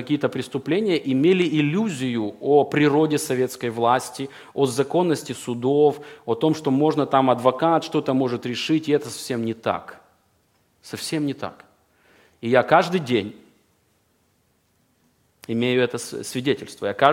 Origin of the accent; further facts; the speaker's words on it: Ukraine; Это меня, мое сердце откликается, я украинец.